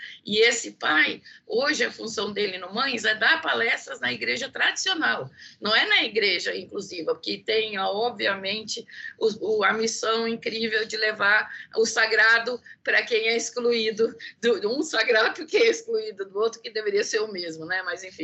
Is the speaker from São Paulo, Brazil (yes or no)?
yes; São Paulo, Brazil; São Paulo, gente, não é por bairrismo, não. É porque eu sou paulistana